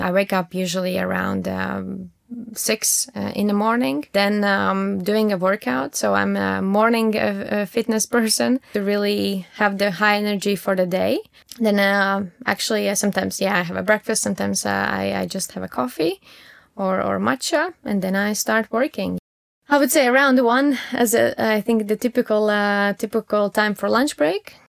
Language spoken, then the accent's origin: English; Latvia; English is a second language; moved away as an adult; now in Düsseldorf, Germany; I'm originally from Latvia and I moved to Düsseldorf around 3-4 years ago.